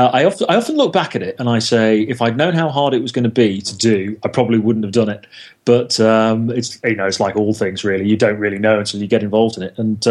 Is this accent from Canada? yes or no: no; North West England, United Kingdom; up in the northwest in Liverpool, which is the part of the country that I come from. I come from Cheshire, and it's a neighbouring county.